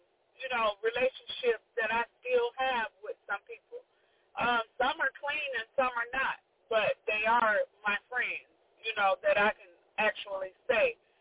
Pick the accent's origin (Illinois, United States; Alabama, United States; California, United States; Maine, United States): Illinois, United States; Chicago; born there; Well, I was born into Chicago to some very young parents. And, you know, doing their best. I was born in 68 in Chicago.